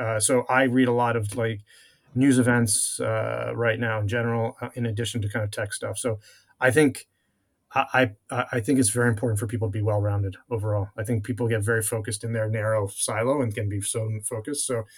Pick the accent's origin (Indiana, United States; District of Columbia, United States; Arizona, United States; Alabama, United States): District of Columbia, United States; Washington; Well, you know, I grew up in Washington, D.C., so I read The Washington Post and the New York Times also.